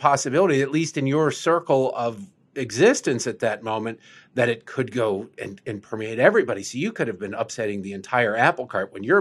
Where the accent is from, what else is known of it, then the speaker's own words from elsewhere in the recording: Michigan, United States; I grew up in Michigan. I know them well.